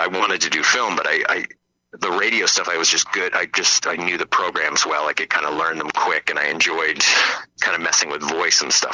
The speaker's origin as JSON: {"language": "English", "town": "Binbrook", "region": "Ontario", "country": "Canada", "tie": "born or raised there", "said": "Yeah. I came from Binbrook."}